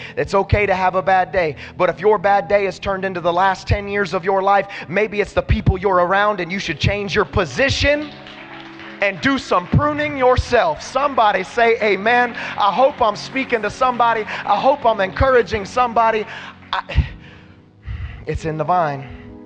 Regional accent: Okeechobee, Florida, United States; Understand, orange trees, I have this background. I come from Okeechobee High School, so forgive me.

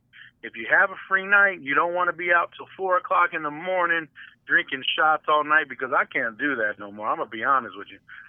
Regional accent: Sacramento, California, United States; I'm from originally from Sacramento. All my family's from there

